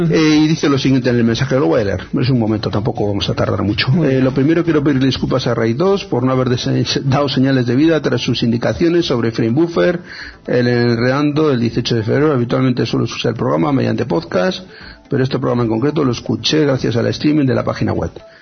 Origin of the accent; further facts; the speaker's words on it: Toledo, Castilla-La Mancha, Spain; digo al mazapán, que soy toledano